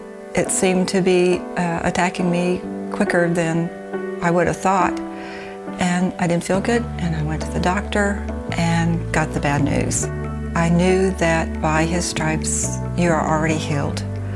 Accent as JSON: {"language": "English", "town": "Mount Vernon", "region": "Missouri", "country": "United States", "said": "I'm from Mount Vernon, Missouri."}